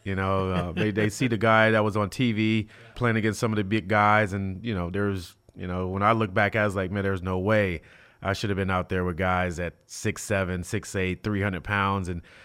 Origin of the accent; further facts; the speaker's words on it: Los Angeles, California, United States; Like I said, I grew up in South Central LA, right down the street from USC.